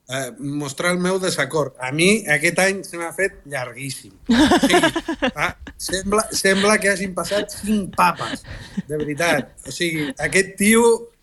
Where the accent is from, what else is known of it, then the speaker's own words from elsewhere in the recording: Argentina; jo quan era petit a Argentina, vull dir, a ningú se li hagués acudit que fos necessari haver de fer una manifestació per defensar la manera en la qual es parlava a casa